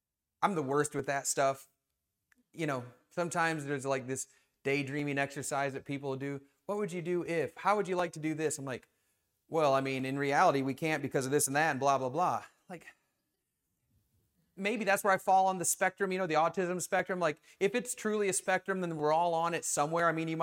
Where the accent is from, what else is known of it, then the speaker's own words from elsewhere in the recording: Michigan, United States; you know, I grew up in Michigan, and they say, oh, we went down to Florida over Christmas break